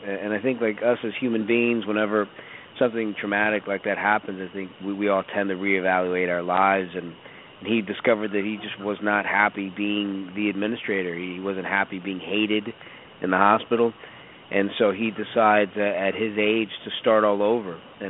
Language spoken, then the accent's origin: English; Chicago, Illinois, United States; And trust me, I'm from Chicago, and these cousins do not hold back.